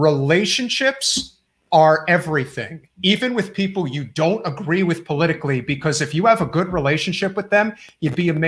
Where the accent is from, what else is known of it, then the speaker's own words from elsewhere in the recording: New Jersey, United States; We're both from Brooklyn, so I kind of have. I was raised in Jersey, so I kind of just have that accent down.